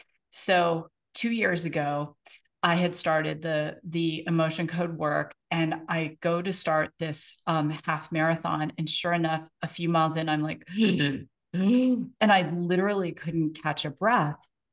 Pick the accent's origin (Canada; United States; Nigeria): Canada; I'm Canadian, so I'll go back and forth Canadian, to metric